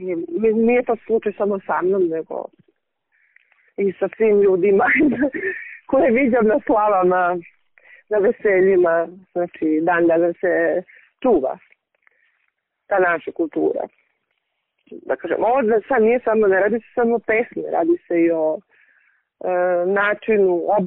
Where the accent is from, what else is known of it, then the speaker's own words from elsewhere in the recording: Mrčajevci, Moravica District, Serbia; born there; Šumadija i Gruža, ja mogu da budem pristrasna, jer ja sam rođena u Mrčajevcima